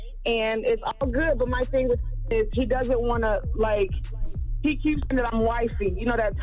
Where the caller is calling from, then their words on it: Dayton, Ohio, United States; I'm calling from Dayton, Ohio. How are you guys?